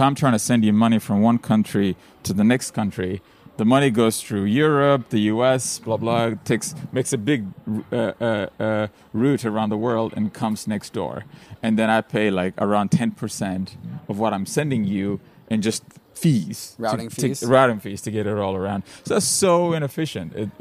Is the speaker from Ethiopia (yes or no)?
yes; Ethiopia; English is a second language; When I was growing up in Ethiopia, the internet opened the world to me. I learned most of my English online.